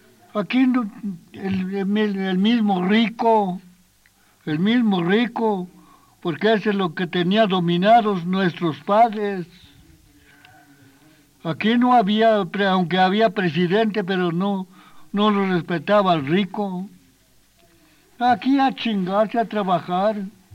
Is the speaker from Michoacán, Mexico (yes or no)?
no; San Antonio Tlatenco, State of Mexico, Mexico; Aquí nací, aquí soy hijo natal de aquí de San Antonio Tlatenco.